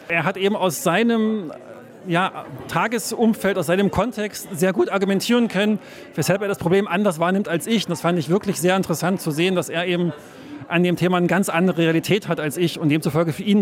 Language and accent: German; Leipzig, Saxony, Germany; ich bin 47 Jahre, komme aus Leipzig